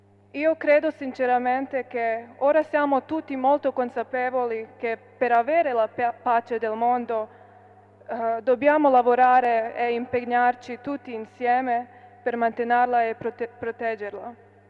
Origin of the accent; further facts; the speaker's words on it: Bosnia & Herzegovina; Io vengo dalla Bosnia e so bene che è successo qualcosa di simile a Sarajevo nel 95